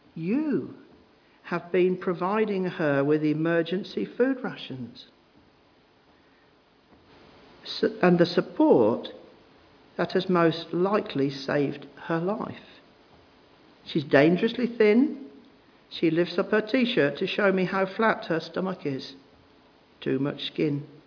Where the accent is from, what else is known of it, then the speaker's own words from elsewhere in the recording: South Sudan; now in Uganda; We came to Uganda for rescue, to look for a peaceful place. We came from South Sudan with nothing.